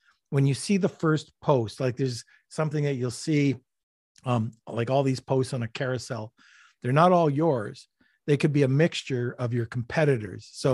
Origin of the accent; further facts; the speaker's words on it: Montreal, Quebec, Canada; also born or lived in Ontario; Well, I was born in Montreal, again in Canada, moved down to Ontario, moved back to Montreal. So I've been all over. So French, English.